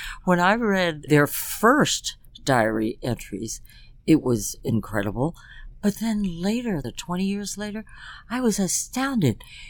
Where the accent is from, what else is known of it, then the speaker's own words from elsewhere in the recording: Washington, District of Columbia, United States; born there; my parents arrived in 1945, and I was born in 1946 in Washington, D.C. So I'm the only one who was born in the United States.